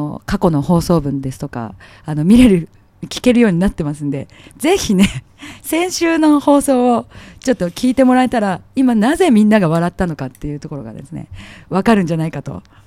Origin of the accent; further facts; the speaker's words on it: Nishinari, Osaka, Japan; born there; みんな西成で生まれたから相当強いでしょって言われちゃうんだけど、